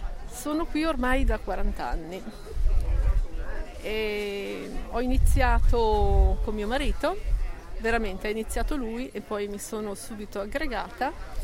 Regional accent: Milan, Lombardy, Italy; Allora, io sono milanese.

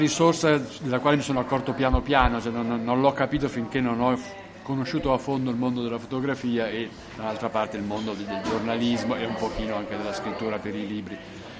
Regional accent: Milan, Lombardy, Italy; ho 57 anni, vivo nel quartiere Moscova, se si può estendere fino a Piazza Cavour, da quando sono nato. Sono proprio nato idealmente in Piazza Cavour

